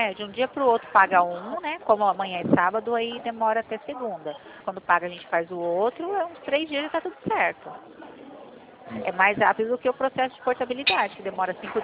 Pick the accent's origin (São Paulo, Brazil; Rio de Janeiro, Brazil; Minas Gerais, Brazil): São Paulo, Brazil; Presidente Prudente; Eu sou de Prudente.